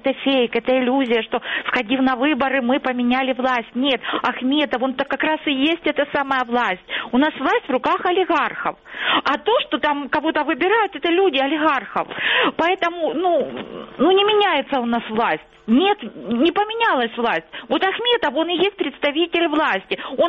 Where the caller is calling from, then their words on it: Luhansk Oblast, Ukraine; Луганщина